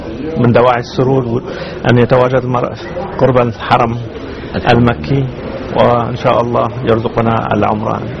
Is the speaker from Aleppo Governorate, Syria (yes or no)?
yes; Aleppo, Aleppo Governorate, Syria; نحن نعرف أن أنا الأصل سوري، فلدينا في سوريا ما يعرف بالصيام درجات المأذنة